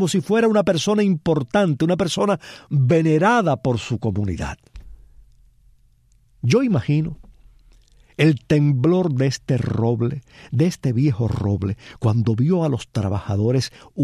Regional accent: Palma Soriano, Santiago de Cuba, Cuba; allá en mi pueblo, en Palma Soriano

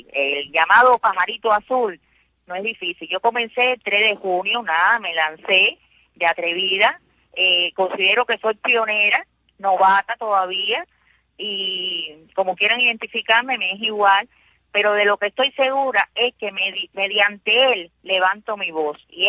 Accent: Havana, Cuba; moved away; por qué vine de La Habana para acá

